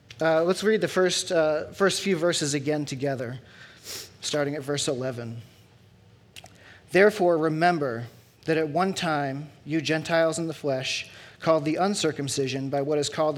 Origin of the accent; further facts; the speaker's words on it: Foxborough, Massachusetts, United States; Among my favorite memories, actually, as a kid growing up in Foxborough, was as a junior higher, we used to ride our bikes down to the Patriots practice field.